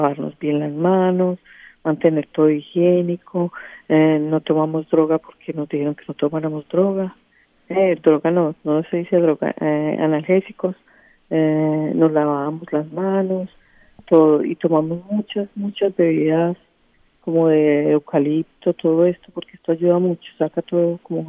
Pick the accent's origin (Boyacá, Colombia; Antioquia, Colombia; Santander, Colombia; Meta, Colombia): Antioquia, Colombia; Medellín; moved away; yo hago arepas colombianas, paisas, porque yo soy de Medellín, de Colombia, Medellín. Yo llegué a este país hace 5 años.